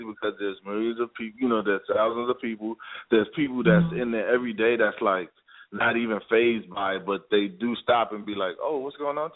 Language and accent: English; Queensbridge, New York, United States; also born or lived in Bronx; Well, I was born in the Bronx, but I was raised in Queensbridge.